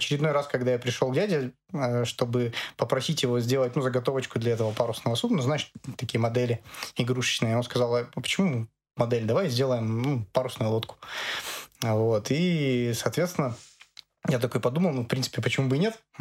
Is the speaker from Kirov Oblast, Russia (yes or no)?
yes; Omutninsk, Kirov Oblast, Russia; born there; Я вообще родился в Омутнинске. В Омутнинске есть большой пруд. Вот. И все, что я видел, это как бы большой металлургический завод, этот пруд.